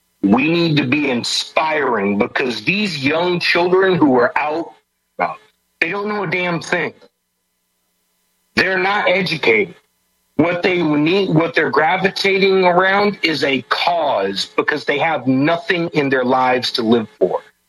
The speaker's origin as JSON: {"language": "English", "country": "United States", "said": "I'm a American"}